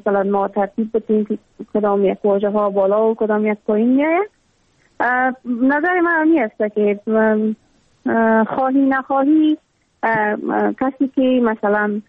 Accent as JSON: {"language": "Persian", "country": "Afghanistan", "tie": "born or raised there", "said": "ما هم مثل میلیون ها دختر دیگه در دامن جنگ بزرگ شدم و در همون سیاترین سالایی که در تمام ولایت افغانستان در روزهای مکتب برای دخترها بسته بود."}